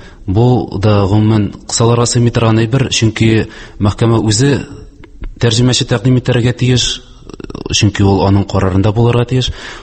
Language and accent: Tatar; Yarshaly, Tatarstan, Russia; Һәм үзем Яршалыда туып үстем, һәм әлегә вакытка монда яшәйм.